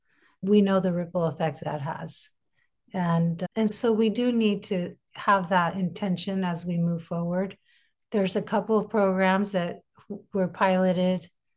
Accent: Sacramento, California, United States; I actually growing up in Sacramento

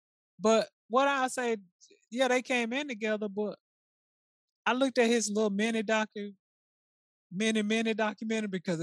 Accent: Tennessee, United States; I gotta find somebody to root for, and it might as well be in my home state. Go Grizzlies!

